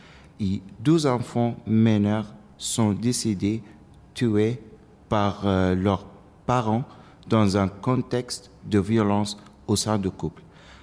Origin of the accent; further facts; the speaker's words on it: Iraq; French is a second language; now in France; J'habitais ici en France depuis 3 ans. Je viens d'Irak, comme vous avez dit.